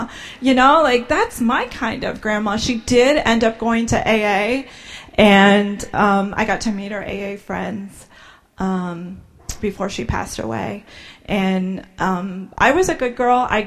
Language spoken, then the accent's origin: English; Ohio, United States; I'm from Ohio.